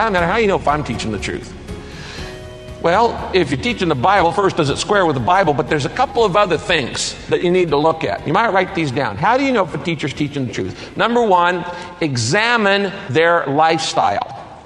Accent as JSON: {"language": "English", "town": "Redwood Valley", "region": "California", "country": "United States", "tie": "born or raised there", "also_born_or_lived": "San Francisco Bay Area", "said": "I grew up in the Bay Area and then later on up in Northern California in the Redwoods, in a little town called Redwood Valley."}